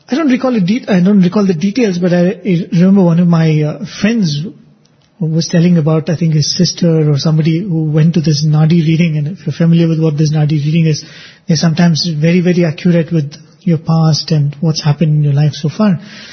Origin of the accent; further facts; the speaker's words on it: India; Which sadly many of us Indians are not doing, especially as you mentioned in cities. We are far from being Indian.